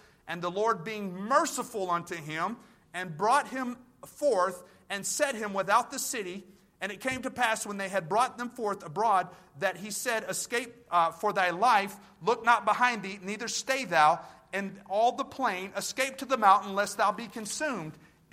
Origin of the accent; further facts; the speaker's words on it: Texas, United States; I'm from Texas. Forgive me, okay?